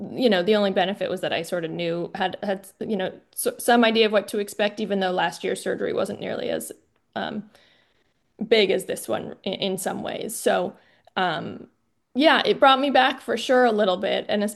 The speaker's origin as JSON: {"language": "English", "region": "Vermont", "country": "United States", "tie": "born or raised there", "said": "So I grew up in Vermont. I was a big athlete. All through my childhood, ski racing became my main sport, and I attended the Green Mountain Valley School in Waitsfield"}